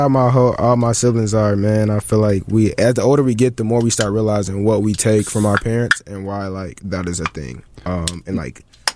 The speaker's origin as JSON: {"language": "English", "town": "Glenwood", "region": "Illinois", "country": "United States", "tie": "born or raised there", "also_born_or_lived": "Evanston", "said": "So I was born on the West End in Evanston, and then from there we moved to like this south burb called Glenwood"}